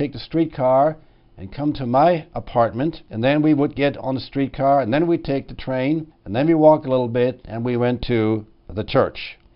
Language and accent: English; Germany; I was born and raised in Nazi Germany. I'm part Jewish. I was classified by the Nazis as a second-degree mongrel.